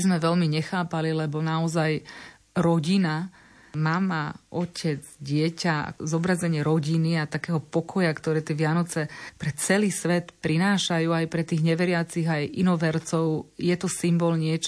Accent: Bratislava, Bratislava Region, Slovakia; som vyrastala v Bratislave v rodine, ktorá si udržala vieru a chránila si ju aj pred tým silným tlakom komunistického režimu.

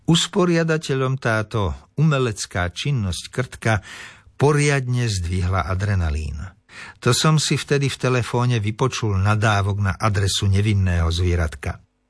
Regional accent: Žilina Region, Slovakia; Jedinou svetlou výnimkou medzi kedysi početnou rodinou koscov u nás na Liptove som bol varí len ja.

